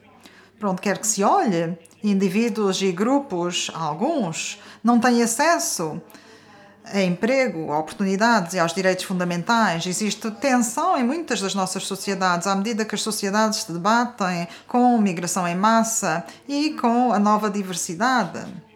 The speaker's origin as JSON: {"language": "Portuguese", "country": "Norway", "second_language": "Portuguese", "said": "como sabem, eu sou norueguês"}